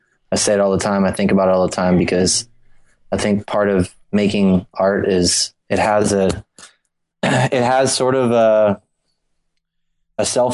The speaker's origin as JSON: {"language": "English", "region": "East Coast", "country": "United States", "tie": "born or raised there", "said": "I grew up on the East Coast, and there's a restaurant that does this"}